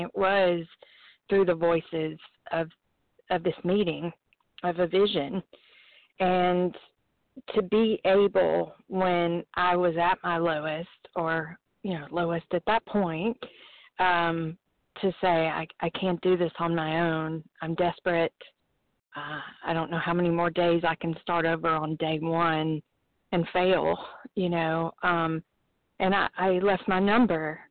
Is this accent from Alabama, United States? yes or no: yes; Alabama, United States; from Alabama. I'm a compulsive overeater.